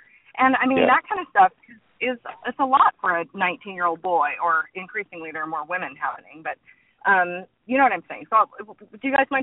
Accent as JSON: {"language": "English", "region": "Utah", "country": "United States", "tie": "born or raised there", "said": "I'm a non-believer and I grew up in Utah and I actually know a lot about your faith."}